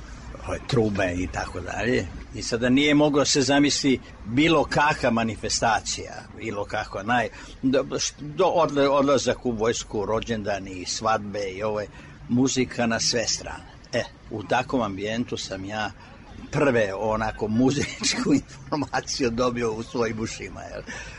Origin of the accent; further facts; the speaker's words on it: Surdulica, Southern and Eastern Serbia, Serbia; prvo detinjstvo sam doživio u Surdulici.